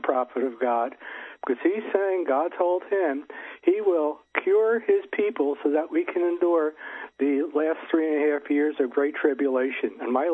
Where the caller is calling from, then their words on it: New Jersey, United States; I'm calling from New Jersey, and this old geezer wants to share what I think is good news